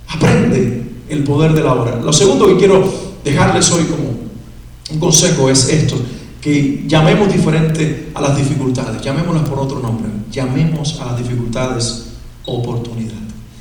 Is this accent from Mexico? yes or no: no; Cuba; yo soy cubano de origen, para los que no lo saben